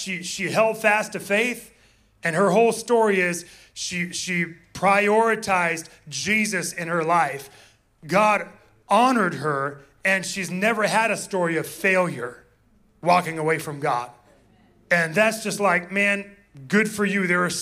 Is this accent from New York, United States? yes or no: no; Orlando, Florida, United States; some of my part of my backstory was growing up in Orlando and starting to play drums